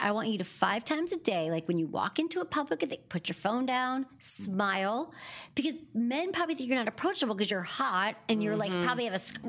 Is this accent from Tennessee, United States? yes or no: no; Michigan, United States; I don't care if you're like in Des Moines. I mean, I'm from Michigan.